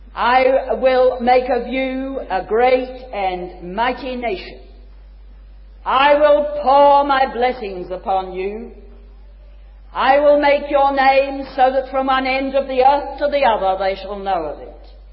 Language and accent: English; China; now in Australia; dear friend, you'll find that I come from China to challenge Australia for Christ.